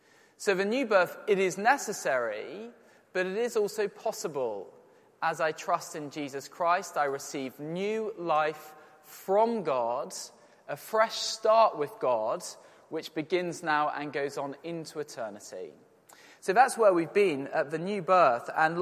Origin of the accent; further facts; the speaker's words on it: Yorkshire and the Humber, United Kingdom; I grew up in Yorkshire